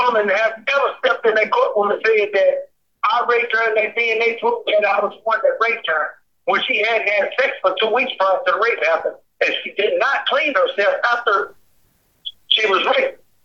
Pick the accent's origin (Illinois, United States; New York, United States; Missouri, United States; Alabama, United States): Missouri, United States; St. Louis; I had a nice reputation of as a youngster growing up in the city of St. Louis.